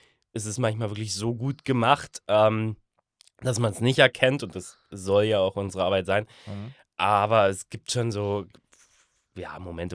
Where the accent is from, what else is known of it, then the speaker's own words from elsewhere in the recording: Germany; als Deutscher